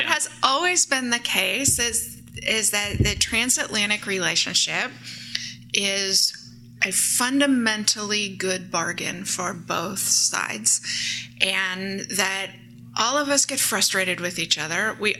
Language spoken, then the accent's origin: English; Sonoma, California, United States; Because in my talks with my dad's Rotary Club and my mom's afternoon salon in my hometown of Sonoma, California